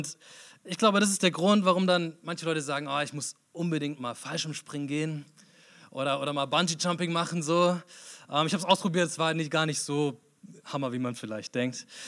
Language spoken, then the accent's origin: German; Mainz, Rhineland-Palatinate, Germany; Genau, ich komme aus Mainz.